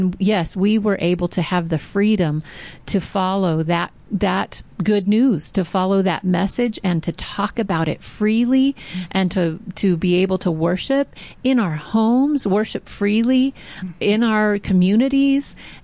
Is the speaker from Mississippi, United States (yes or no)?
no; Oklahoma, United States; That's something I would expect of Oklahoma, my home state.